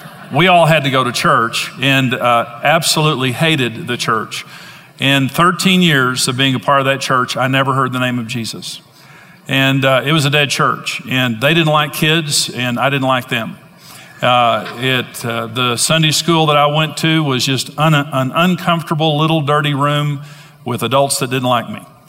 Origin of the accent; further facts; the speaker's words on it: Amarillo, Texas, United States; I grew up in Amarillo, Texas, and all my life, I grew up there.